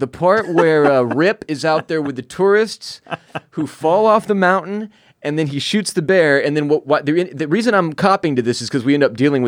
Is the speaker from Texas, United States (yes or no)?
yes; Houston, Texas, United States; And we're like, we're from Houston.